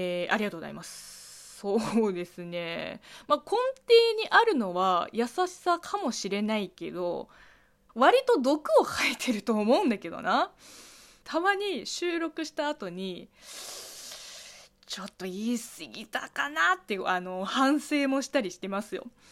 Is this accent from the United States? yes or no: no; China; 中国生まれ中国育ちの … があなたの質問に答えていく Q&A ラジオとなっております。